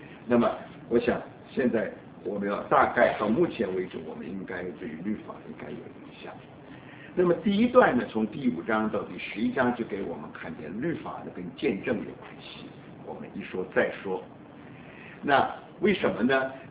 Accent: United States; 但是不要忘记，这些人把我们美国人通通代表错了

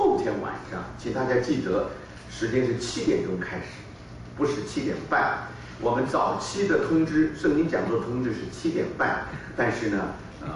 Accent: China; 特别是我们中国人，或者说我们住在远东的人

